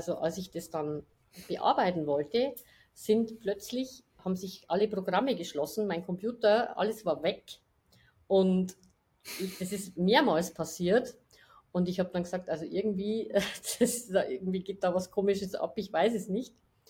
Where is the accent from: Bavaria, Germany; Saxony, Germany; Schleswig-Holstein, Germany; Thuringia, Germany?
Bavaria, Germany; ja, ich bin aus der Oberpfalz, also aus Bayern, aus der Oberpfalz.